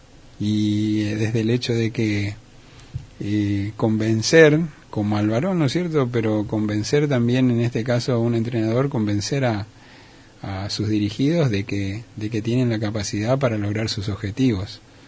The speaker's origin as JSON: {"language": "Spanish", "region": "Chaco", "country": "Argentina", "said": "Soy de acá."}